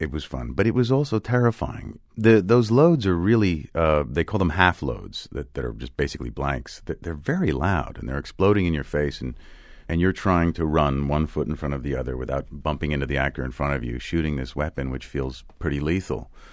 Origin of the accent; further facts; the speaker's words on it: New York, United States; I'm really from the Lower East Side of New York and don't know anything else.